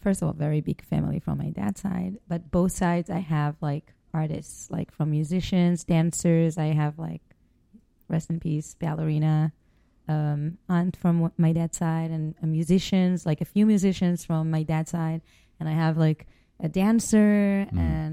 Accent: Eilat, Southern District, Israel; I grew up in a very small city, mm-hmm. like Eilat.

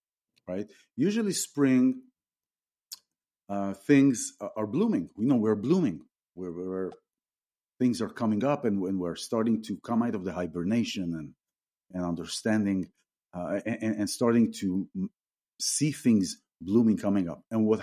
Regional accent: Tel Aviv, Tel Aviv District, Israel; And I come from Israel. I come from a big town in a small country. I come from Tel Aviv and in Israel.

